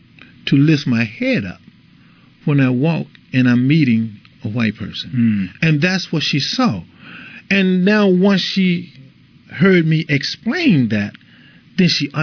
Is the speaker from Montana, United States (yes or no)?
no; Mississippi, United States; You know, when I came from Mississippi, and I tell you something about the experience of growing up in the South